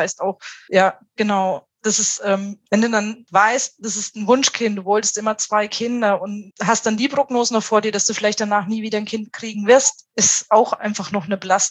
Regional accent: Thuringia, Germany; wir sind beide aus Thüringen

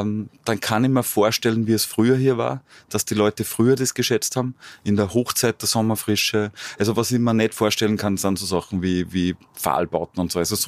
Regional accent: Salzburg, Austria; für meine alte Heimat Salzburg, die das verstehen, wie eine Region funktioniert

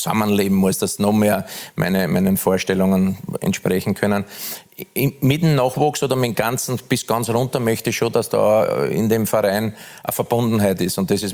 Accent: Lower Austria, Austria; ich bin in der Südstadt aufgewachsen.

